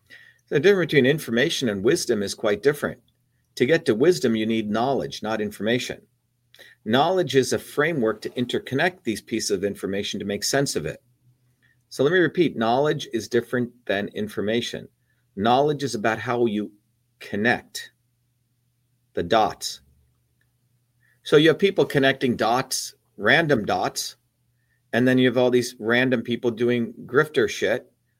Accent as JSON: {"language": "English", "country": "India", "tie": "born or raised there", "also_born_or_lived": "United States", "said": "growing up in India"}